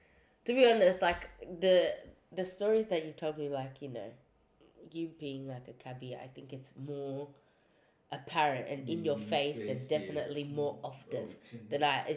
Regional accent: Australia; growing up in Australia, being the only black girl in high school and primary school and stuff like that.

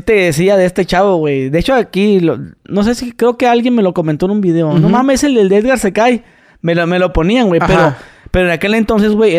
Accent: Mexicali, Baja California, Mexico; como yo soy de Mexicali, Baja California.

